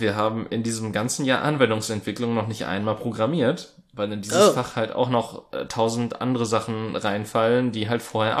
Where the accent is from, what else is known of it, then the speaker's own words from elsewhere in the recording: Germany; Ja, das ist ja auch richtig, wir sind Deutsche.